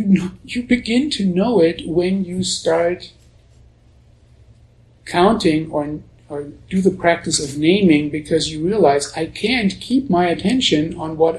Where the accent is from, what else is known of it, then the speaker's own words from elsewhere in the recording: Colorado, United States; You live in Texas. I come from Colorado. It's like air is dry and it's not so hot.